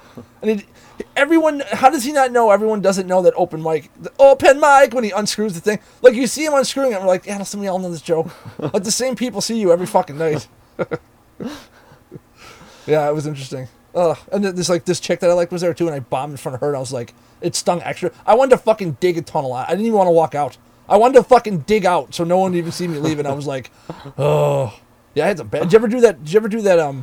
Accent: Buffalo, New York, United States; I'm from Buffalo, and people come here and be like, I just don't know how you deal with the traffic.

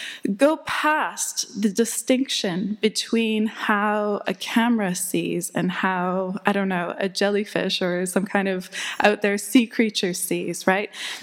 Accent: Canada; I come from Canada, and I'm currently finishing a PhD at Goldsmiths in the art department.

